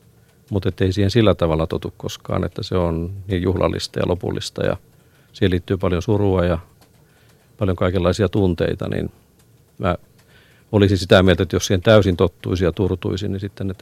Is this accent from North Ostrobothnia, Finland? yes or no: yes; Oulu, North Ostrobothnia, Finland; now in Helsinki, Finland; tulin 93 aikanaan Oulusta. Muutin Helsinkiin tähän työhön